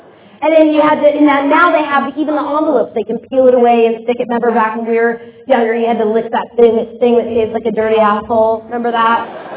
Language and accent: English; Seattle, Washington, United States; now in Los Angeles, United States; It's the weirdest thing since I'm from Seattle.